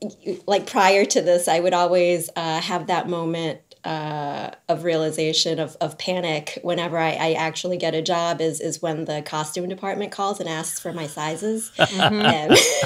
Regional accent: New Orleans, Louisiana, United States; because I grew up in New Orleans and I love a good loud sequin and feather ensemble on a Tuesday afternoon.

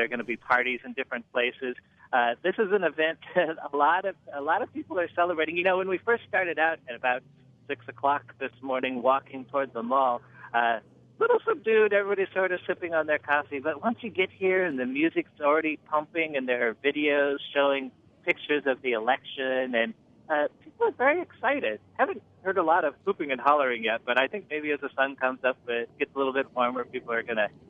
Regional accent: Philadelphia, Pennsylvania, United States; I'm from Philadelphia. I came here to help cover this for NPR.

